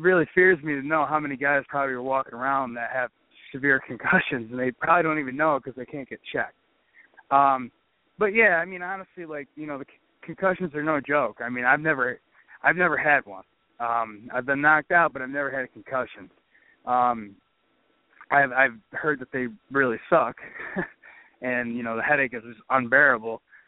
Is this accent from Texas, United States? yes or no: no; New York, United States; because I'm from New York, so I'm a big Giants fan.